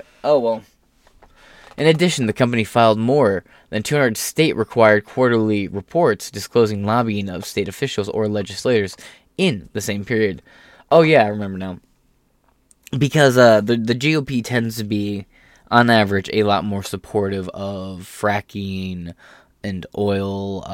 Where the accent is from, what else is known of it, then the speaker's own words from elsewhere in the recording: Michigan, United States; I'm from Michigan, right? I say in the Myho area because I spend a lot of my week in Ohio and a large part of my week in Michigan.